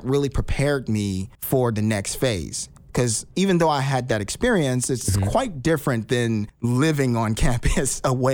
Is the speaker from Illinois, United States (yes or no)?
yes; Chicago, Illinois, United States; And I just mentioned that I grew up Cabrini Green in the West Side of Chicago.